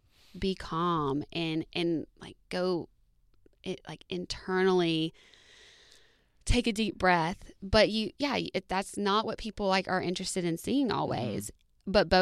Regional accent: Alabama, United States; Like a new discovery because I'm from Alabama.

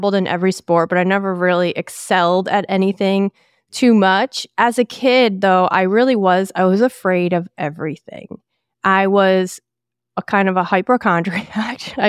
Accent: Buffalo, New York, United States; So I actually grew up right outside of Buffalo, New York.

